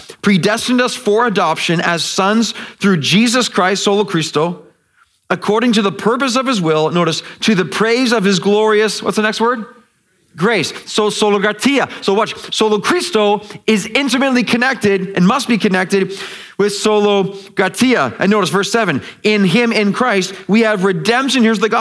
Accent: Canada; Here I'm a kid from Canada in a continent they didn't even know existed.

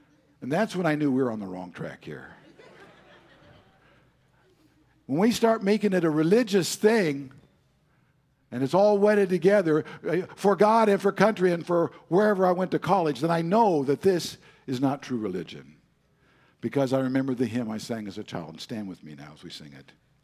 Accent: the West, United States; I grew up in the American secular West as a part of a religious minority there. And I was fortunate enough to get a scholarship to attend Yale. So I moved to the East Coast

